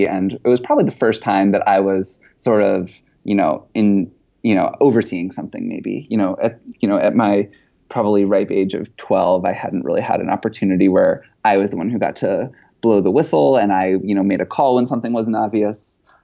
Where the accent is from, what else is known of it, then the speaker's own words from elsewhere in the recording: St. Louis, Missouri, United States; So I grew up in St. Louis, and I grew up in like a suburb of St. Louis.